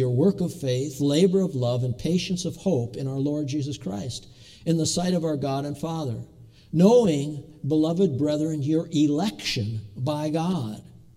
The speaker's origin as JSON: {"language": "English", "town": "Duluth", "region": "Minnesota", "country": "United States", "tie": "born or raised there", "said": "we grew up in Baptist churches. I in Lakeside, Duluth, Minnesota"}